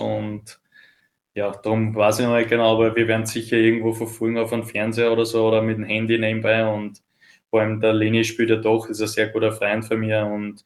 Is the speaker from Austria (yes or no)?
yes; Austria; Natürlich ist man, glaube ich, froh als Österreicher